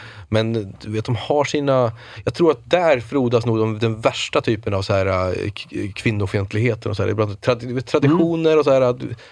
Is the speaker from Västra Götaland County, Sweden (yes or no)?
no; Uppsala, Uppsala County, Sweden; framförallt i Uppsala liksom, där jag kommer ifrån